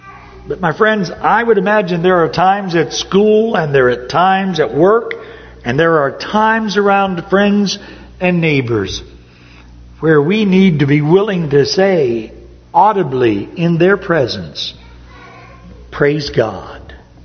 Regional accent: Upper Ohio Valley, United States; as we grew up in the Upper Ohio Valley, mixed bathing, which was always a strange concept

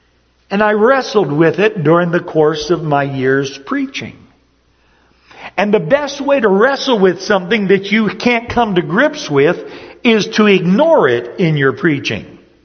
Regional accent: Upper Ohio Valley, United States; I've told you a number of times that I grew up in the Upper Ohio Valley

